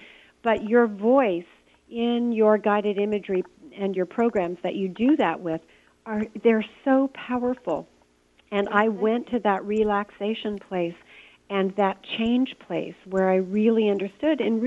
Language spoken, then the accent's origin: English; Monterey, California, United States; now in Los Angeles, United States; when I moved down to Los Angeles, because I grew up in Monterey